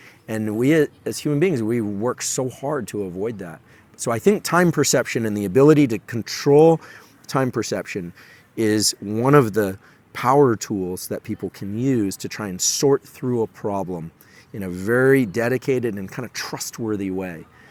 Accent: Palo Alto, California, United States; Like, I'm from Silicon Valley, born and raised in Palo Alto, and was there, first Apple store on University Avenue.

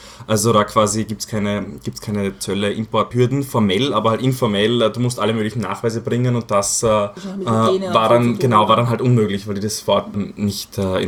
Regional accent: Graz, Styria, Austria; ich bin in Graz aufgewachsen, ich habe in Graz dann auch meinen Bachelor gemacht in BWL

